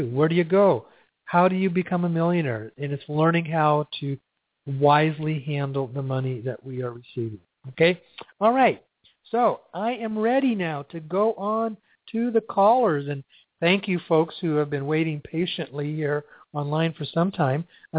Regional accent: Sedona, Arizona, United States; if I'm in my hometown of Sedona, that's not the case.

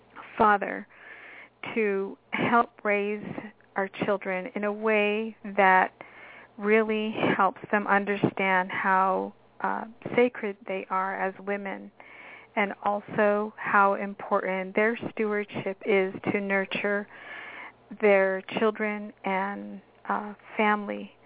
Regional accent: Tahotsoy, Arizona, United States; from as early as I can remember growing up in Tahotsoy, Arizona, I remember watching the women around me

